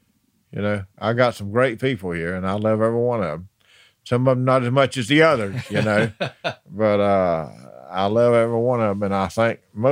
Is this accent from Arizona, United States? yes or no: no; Willacoochee, Georgia, United States; as I grew up in Willacoochee, my recreation department was in the Alapaho River swamp, you know, and we wasn't scared of snakes.